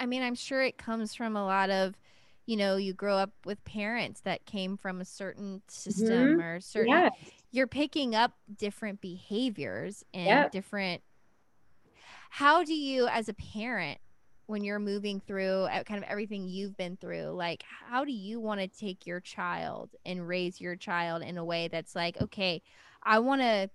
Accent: the South, United States; I remember thinking growing up in the South that it wasn't okay for a white woman to marry a black man

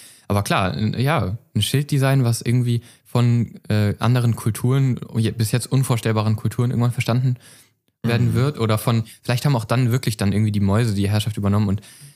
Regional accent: Lower Saxony, Germany; Wir kommen ja da aus der Nähe und waren da so ein bisschen bei den Protesten.

